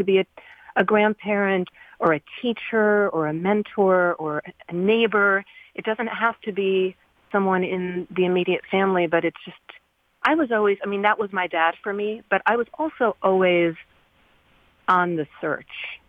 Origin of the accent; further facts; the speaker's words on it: New Jersey, United States; Yeah, I was raised in New Jersey, just outside of New York City.